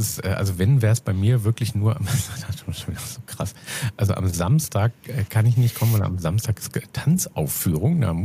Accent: Northern Germany, Germany; Ja, wo ich herkomme, sagt man ja immer Moin, von daher ist das in Ordnung.

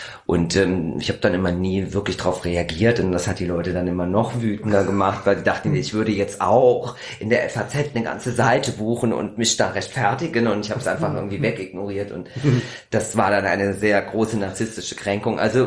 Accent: Hesse, Germany; von einer Person aus Nordhessen, tatsächlich aus meiner Heimat

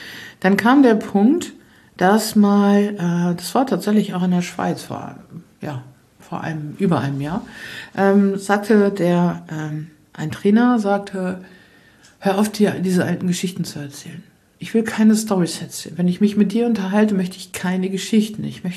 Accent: Lower Saxony, Germany; ich komme aus Ostfriesland

